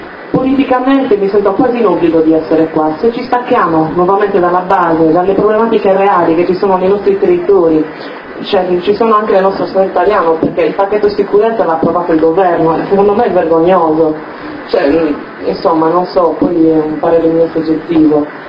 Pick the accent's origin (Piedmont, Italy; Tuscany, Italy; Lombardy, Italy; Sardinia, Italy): Sardinia, Italy; non vorrei neanche fare la figura della sardocentrica, perché magari mi occupo solamente delle cose della mia terra